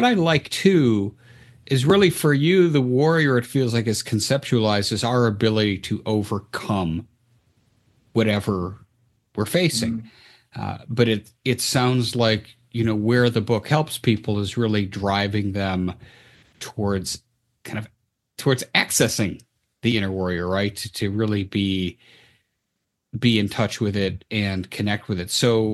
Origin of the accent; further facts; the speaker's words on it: United States; Nobody's ever used the word chippies on this show, so this has been, as an American, lots of fun.